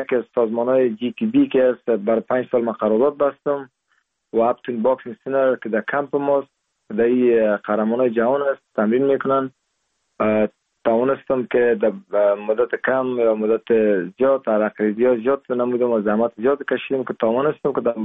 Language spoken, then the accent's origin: Persian; Parwan, Afghanistan; born there; در سال 1373 در استادی سیاوگرد ولایت پروان متولد شدیم